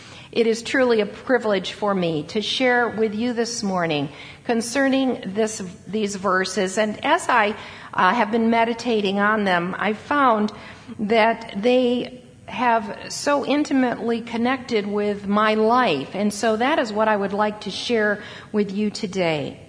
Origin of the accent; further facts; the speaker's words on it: New York, United States; I am from central New York. I grew up outside of Syracuse, New York, in a small town.